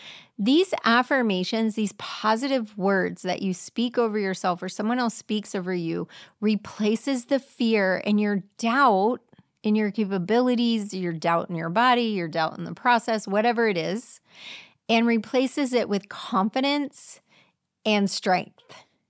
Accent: Clearwater, Florida, United States; I grew up in Clearwater. I love St. Pete Beach.

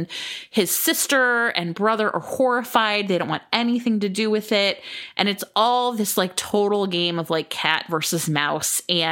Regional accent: United States; I'm definitely not in any way going to like say it right because I'm so American.

